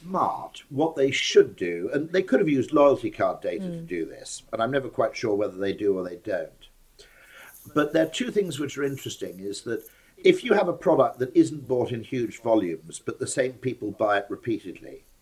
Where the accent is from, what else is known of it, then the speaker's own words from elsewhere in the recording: Wales, United Kingdom; I'm Welsh